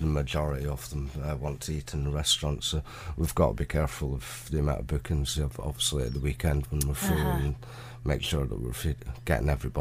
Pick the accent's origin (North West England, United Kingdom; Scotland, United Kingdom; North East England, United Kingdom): Scotland, United Kingdom; Well, I grew up in the Highlands, so there was very little